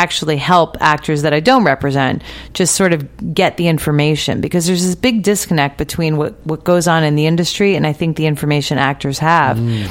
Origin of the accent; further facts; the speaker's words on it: New Jersey, United States; now in Los Angeles, United States; And I came here from New Jersey knowing no one.